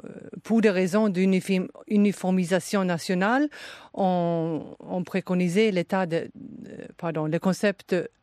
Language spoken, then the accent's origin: French; Sweden; now in France; Si je compare à mon pays d'origine...